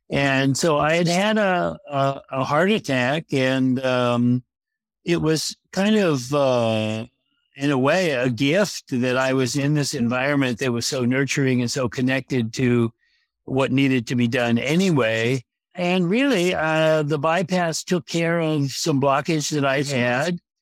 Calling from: Los Angeles, California, United States; Well, I'm at home in good old Los Angeles

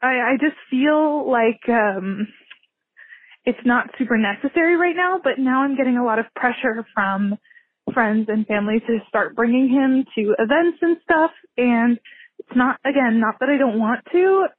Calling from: California, United States; I'm calling from California.

